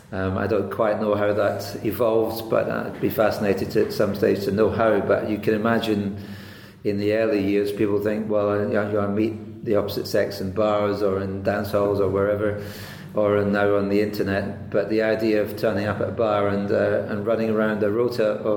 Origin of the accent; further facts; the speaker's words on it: Scotland, United Kingdom; And I'm Scottish, by the way.